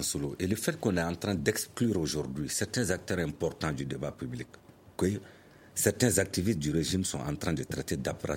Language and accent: French; Mali; moi je suis malien